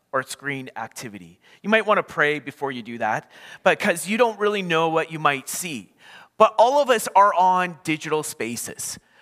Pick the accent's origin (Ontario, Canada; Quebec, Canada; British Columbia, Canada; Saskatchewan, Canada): British Columbia, Canada; Creston; now in Vancouver, Canada; I grew up as a Kootenai kid. I grew up in Creston, BC on a farm. So I love the Kootenais. I miss the Kootenais.